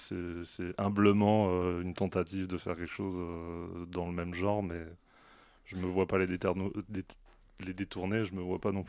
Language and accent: French; Grand Est, France; je viens d'Alsace